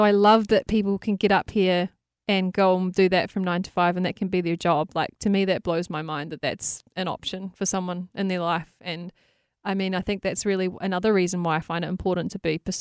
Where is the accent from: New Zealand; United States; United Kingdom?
New Zealand; that's one thing I really noticed growing up in New Zealand